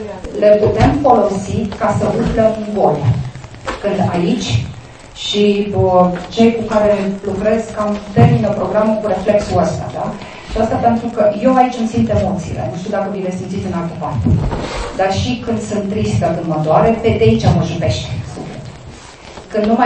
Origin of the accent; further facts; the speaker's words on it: Bucovina, Romania; Eu personal venim din Bucovina.